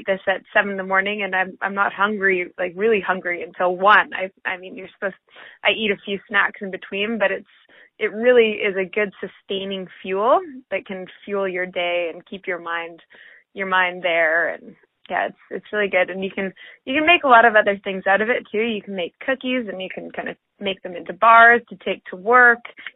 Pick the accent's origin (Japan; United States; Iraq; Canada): Canada; Whistler, British Columbia; I was born and raised in Whistler